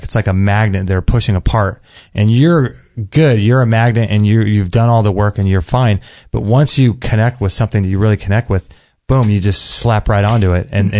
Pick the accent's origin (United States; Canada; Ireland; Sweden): United States; Palm Beach, Florida; I'm from Palm Beach, Florida, and just did a first phone consultation with Dr. Bergman.